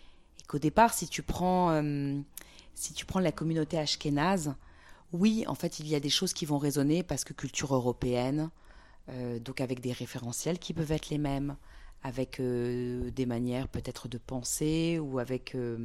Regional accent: France; ce qui était mon grand privilège en tant que française et européenne, c'est qu'avec mon passeport français et ma carte de presse, je pouvais passer partout.

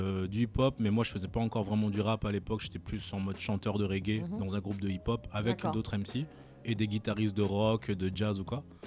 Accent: Madagascar; Il y avait … aussi, parce que moi je viens de Madagascar.

